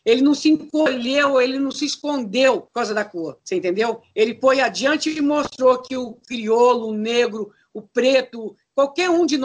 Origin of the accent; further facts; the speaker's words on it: São Paulo, Brazil; eu sou de São Paulo